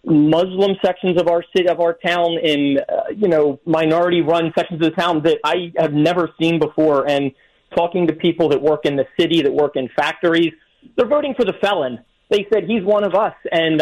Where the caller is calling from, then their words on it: Lansdale, Pennsylvania, United States; Listen, I'm calling from Lansdale.